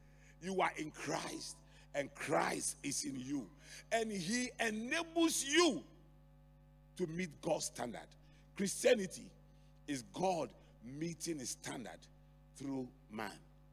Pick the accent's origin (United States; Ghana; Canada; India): Ghana; Accra, Greater Accra; English is a second language; I grew up in Adabraka. There was no way I could imagine anything more beautiful than Adabraka.